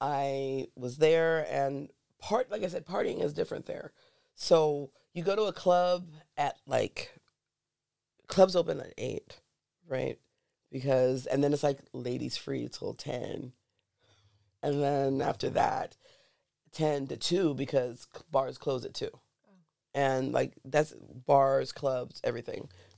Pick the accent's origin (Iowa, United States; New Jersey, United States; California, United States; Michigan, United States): California, United States; Los Angeles; Well, I'm from California. I'm from LA.